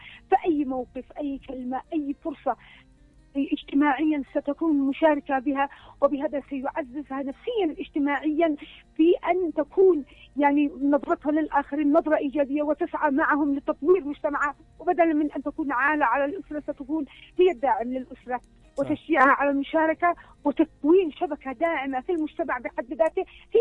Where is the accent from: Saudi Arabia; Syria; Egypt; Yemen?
Yemen